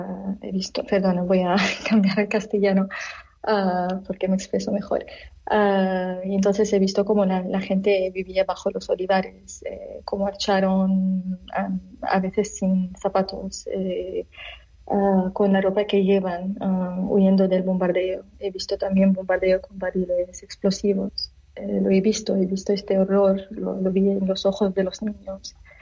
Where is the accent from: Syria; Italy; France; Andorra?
Syria; Damascus, Damascus Governorate; Catalan is a second language; moved away as an adult; also born or lived in Homs; Soc d'Homs, però he marxat, he viscut tota la meva vida a Damasc.